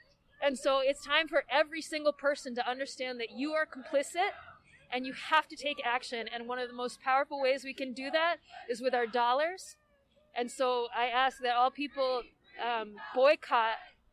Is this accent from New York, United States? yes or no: yes; Hudson, New York, United States; I'm from Hudson, New York, and I'm here today as a Jewish woman